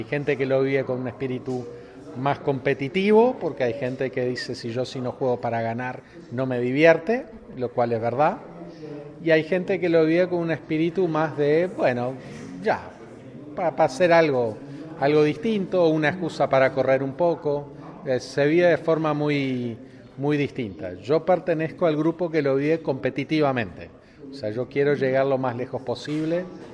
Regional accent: Montevideo, Uruguay; soy sacerdote de Montevideo, Uruguay

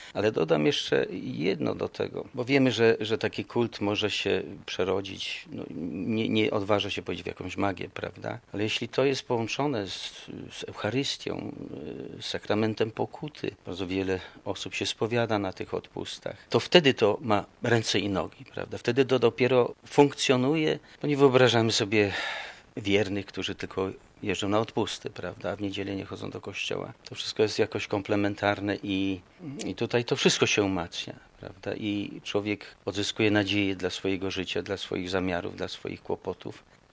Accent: Silesian Voivodeship, Poland; postanowiłem, jako Ślązak taki typowy, siąść na koło i jechać na Górę Świętej Anny po odpowiedź.

